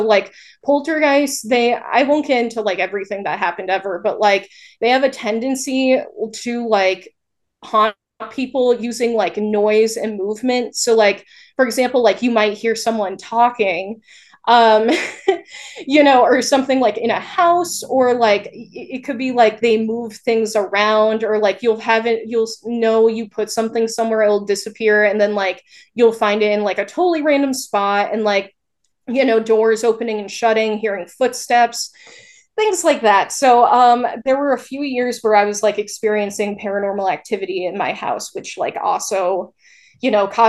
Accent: Saratoga Springs, New York, United States; So I was raised in Saratoga Springs, New York. It's, for people who don't know, it's like 45 minutes north of Albany. So it's kind of like the capital region of upstate.

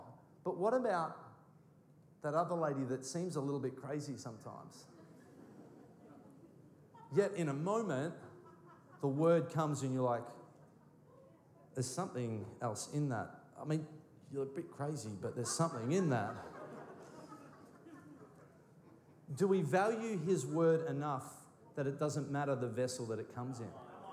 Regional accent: Bendigo, Victoria, Australia; Like, I come from Bendigo. Nothing good can come from Bendigo.

